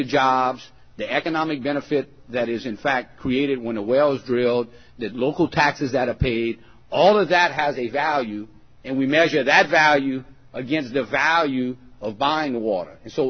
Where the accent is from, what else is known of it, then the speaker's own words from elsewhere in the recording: Louisiana, United States; I don't know the answer to that question, but I know that property in my hometown is less expensive than property in the adjoining parish.